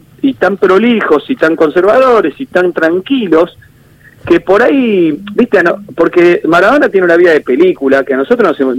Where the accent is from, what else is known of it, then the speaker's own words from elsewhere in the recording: Argentina; no lo digo porque soy argentino